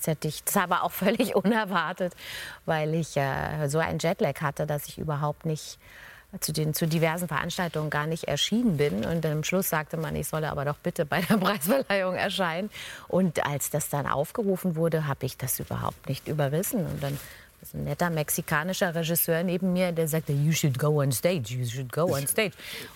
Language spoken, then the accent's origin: German; Bavaria, Germany; Ich bin ja Bayer.